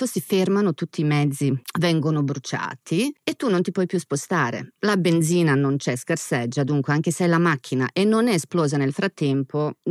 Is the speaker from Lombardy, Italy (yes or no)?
yes; Milan, Lombardy, Italy; Vengo dalla Bovisasca.